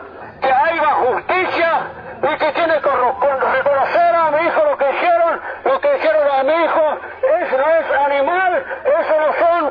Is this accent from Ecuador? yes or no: no; Argentina; Yo, como argentino originario en esta república